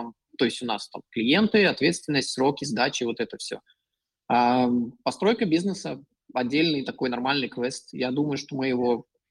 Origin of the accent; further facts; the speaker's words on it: Russia; also born or lived in New Zealand; now in Poland; Мы жили, то есть я жил в России, там я родился и вырос. И потом я учился в Новосибирске и уехал в Китай на какой-то, на год почти.